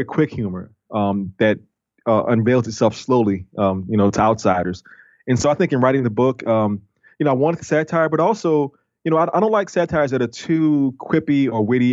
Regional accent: New Orleans, Louisiana, United States; But also, I'm from New Orleans, and New Orleans is a tourist city.

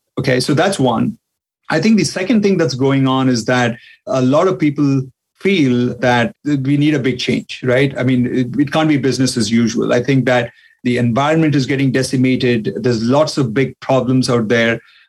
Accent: India; I mean, despite being Indian, because there's a lot of Indian people who, like, you know, have this association of being a spiritual guru or something.

